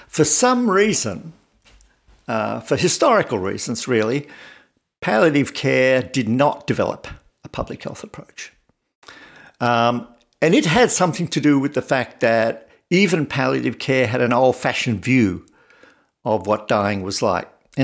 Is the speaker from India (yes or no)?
no; Australia; I'm an Australian originally